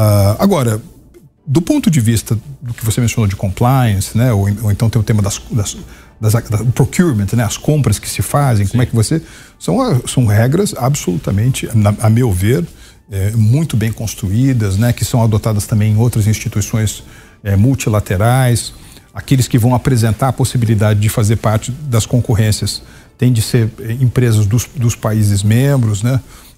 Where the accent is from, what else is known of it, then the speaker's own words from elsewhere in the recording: São Paulo, Brazil; eu sou paulista, né